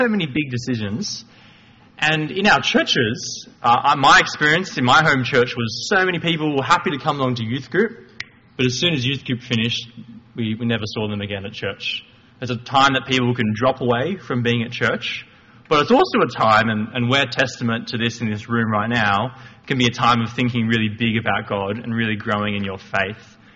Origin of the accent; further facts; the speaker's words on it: New South Wales, Australia; I'm not from Queensland, not getting married. I am from the Shire though.